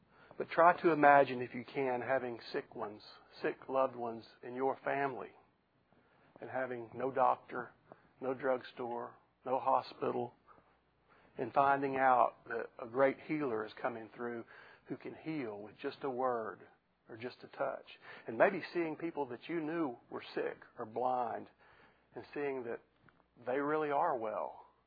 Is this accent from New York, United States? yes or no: no; Louisiana, United States; growing up in Louisiana where it was Roman Catholicism was rampant